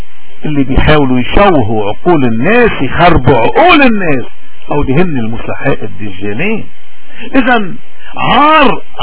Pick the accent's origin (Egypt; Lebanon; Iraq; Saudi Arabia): Lebanon; نحن بدنا نشهد للحق وللحقيقه كلبنانيين